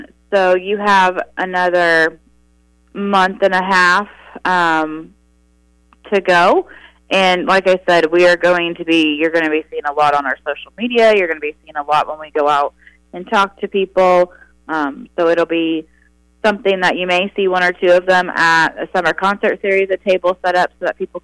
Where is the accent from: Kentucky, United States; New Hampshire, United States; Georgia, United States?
Kentucky, United States; Frankfort; I obviously work for the city of Frankfort, and, you know, this is my community, this is my hometown